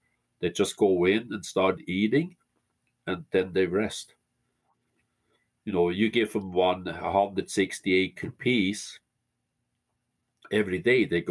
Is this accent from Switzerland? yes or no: yes; Switzerland; that's how I grew up in the Swiss Alps.